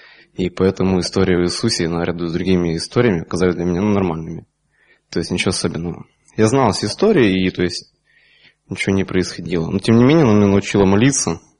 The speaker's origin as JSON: {"language": "Russian", "town": "Kharkiv", "region": "Kharkiv Oblast", "country": "Ukraine", "said": "Я сам из Харькова."}